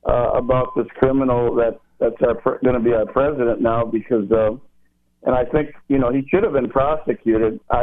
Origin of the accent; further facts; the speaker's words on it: Minnesota, United States; now in Pasadena, United States; I'm originally from Minnesota, and I live in Pasadena now for the last 6 years.